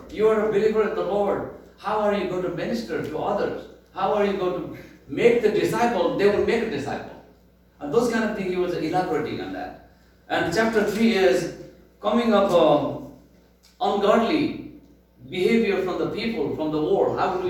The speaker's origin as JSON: {"language": "English", "country": "Nepal", "said": "Not that you can tell I'm from Nepal either, do you?"}